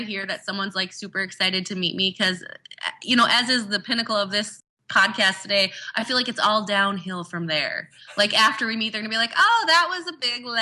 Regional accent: Fargo, North Dakota, United States; So growing up in Fargo, I was not a big farm girl. Like we did not have chickens.

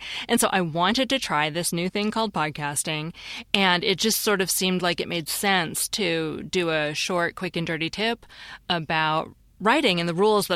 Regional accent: Seattle, Washington, United States; when I was growing up in Seattle, my mom would say, oh, let's just do a quick and dirty job on these dishes

